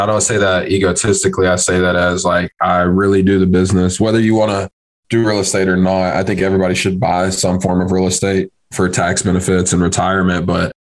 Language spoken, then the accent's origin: English; Tennessee, United States; Just growing up in Tennessee, it was something that always as a kid made sense.